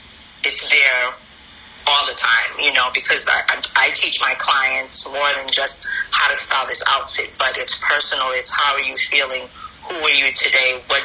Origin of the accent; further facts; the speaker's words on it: Brooklyn, New York, United States; born there; also born or lived in Haiti; So I was born in Brooklyn, New York, but I lived with my grandmother in Haiti for about 4 years. So from like 1 to 4 years old or five.